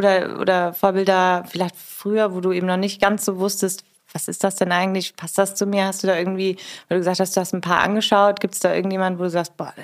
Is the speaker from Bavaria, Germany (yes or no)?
yes; Bavaria, Germany; weil ich bin ja nicht gebürtige Kölnerin, sondern Bayerin.